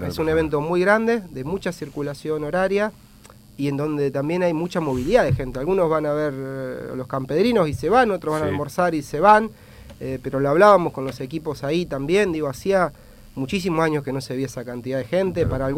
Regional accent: Hughes, Santa Fe, Argentina; now in Rosario, Argentina; De Hugues, al sur de Santa Fe.

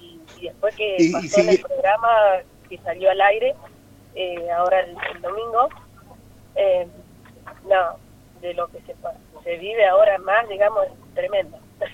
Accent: Centeno, Santa Fe, Argentina; De la provincia de Santa Fe, la localidad de Centeno.

